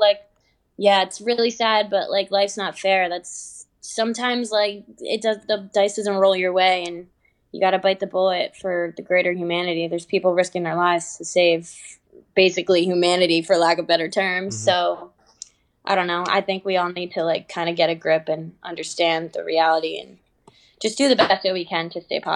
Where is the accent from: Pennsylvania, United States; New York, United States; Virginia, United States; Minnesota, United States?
New York, United States; Like I'm from New York, so